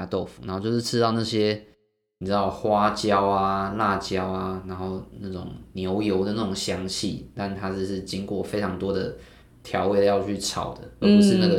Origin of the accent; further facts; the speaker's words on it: Taipei, Taiwan; 因为 我是台北人